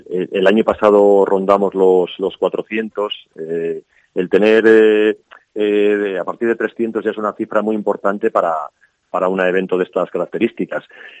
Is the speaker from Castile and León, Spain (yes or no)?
yes; Burganes, Castile and León, Spain; en mi pueblo, en Burganes